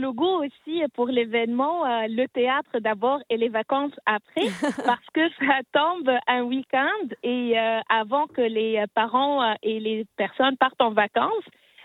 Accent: Tunisia; Je me présente d'abord … je suis tunisienne.

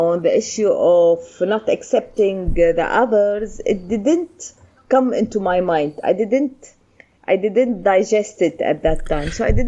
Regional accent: Syria; I mentioned that I'm from Syria and I have this Islamic background.

